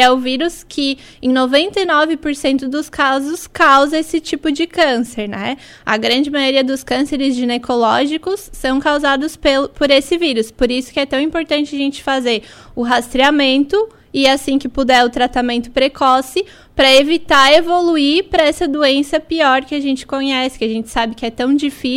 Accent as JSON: {"language": "Portuguese", "town": "Morro da Fumaça", "region": "Santa Catarina", "country": "Brazil", "lives_now": "Criciúma, Brazil", "said": "eu sou originalmente de Morro da Fumaça, né?"}